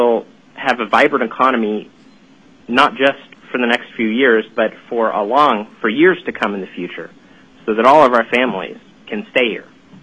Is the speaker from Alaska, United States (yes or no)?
yes; Anchorage, Alaska, United States; I'm from Anchorage, but I'm really from all over the state. My family's been here for generations, and I hope we stay here for generations.